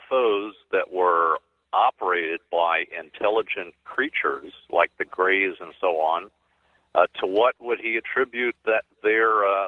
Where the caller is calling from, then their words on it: Tampa, Florida, United States; from Tampa.